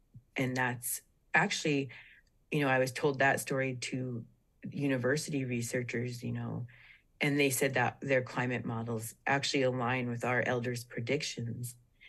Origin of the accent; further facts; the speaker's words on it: Nenana, Alaska, United States; I'm from Nenana and Manly Hot Springs. I'm Dene Athabaskan.